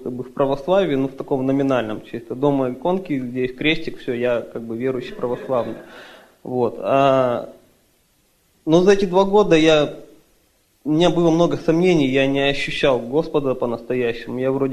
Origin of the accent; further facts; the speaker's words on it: Surgut, Khanty-Mansi Autonomous Okrug, Russia; я из России, город Сургут.